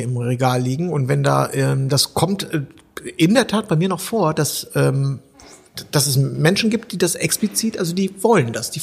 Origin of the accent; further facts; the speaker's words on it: West Germany, Germany; also auch für mich als Wessi